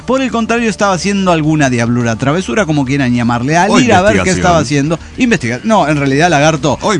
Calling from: Mexico City, Mexico; de Ciudad de México.

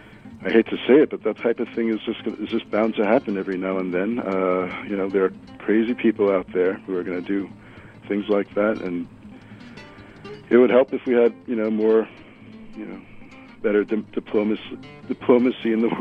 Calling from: Leipzig, Saxony, Germany; I'm calling again from Leipzig

